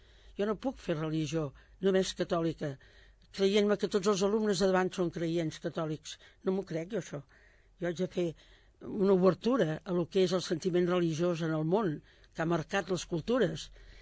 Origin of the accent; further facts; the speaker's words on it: Manresa, Catalonia, Spain; moved away as an adult; now in Sabadell, Spain; jo no sóc sabadellenca, jo vaig néixer a Manresa, sóc manresana. Vaig venir a Sabadell quan em vaig casar, l'any 61.